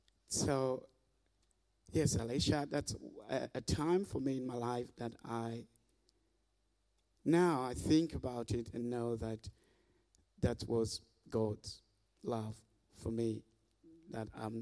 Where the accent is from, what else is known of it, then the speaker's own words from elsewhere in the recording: Sierra Leone; I grew up in Sierra Leone. It's just in the west coast of Africa.